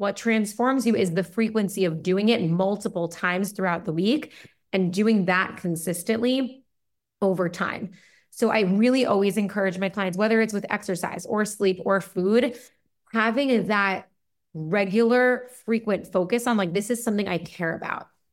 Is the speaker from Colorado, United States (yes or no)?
no; Westchester, New York, United States; I grew up in Westchester, which has like really, really beautiful malls.